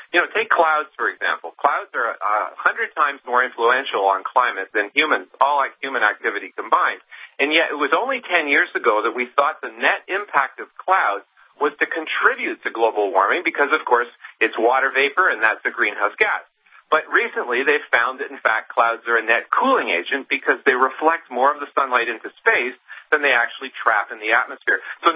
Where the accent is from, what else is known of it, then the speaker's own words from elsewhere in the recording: Canada; And I'm really ashamed as a Canadian to have our government saying things they know very well are completely wrong.